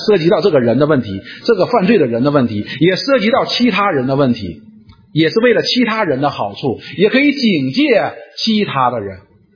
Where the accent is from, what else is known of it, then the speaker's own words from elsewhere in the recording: Northeast China, China; 就是我们东北人管的叫面起子